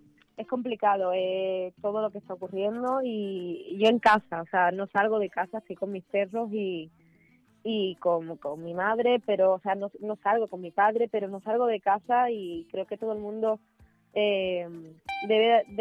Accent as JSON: {"language": "Spanish", "town": "Ayamonte", "region": "Andalusia", "country": "Spain", "tie": "born or raised there", "said": "Sí, aquí en mi tierra, en mi pueblo, me hicieron hija predilecta y me hicieron una estatua"}